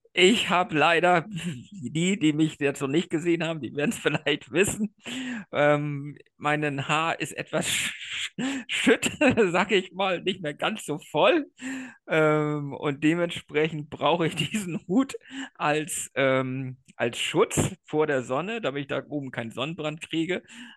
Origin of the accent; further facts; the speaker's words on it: Eutin, Schleswig-Holstein, Germany; Eutin ist meine Heimatstadt. Ich lebe, bin hier aufgewachsen, bin hier geboren, lebe hier mein Leben lang.